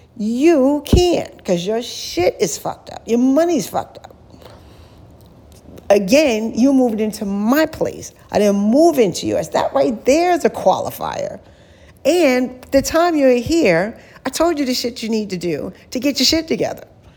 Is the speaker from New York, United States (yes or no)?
yes; New York, United States; now in Atlanta, United States; But I'm from New York. And every now and then, I got to remind myself, I am not from Georgia. I'm a New Yorker. I'm a New Yorker. I'm a Long Island girl.